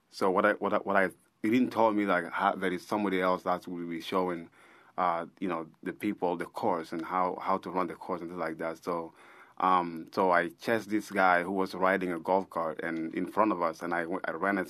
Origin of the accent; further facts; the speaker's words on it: Sudan; now in United States; But when I came to the United States, I'm no longer … a lost boy of Sudan, but I'm an American.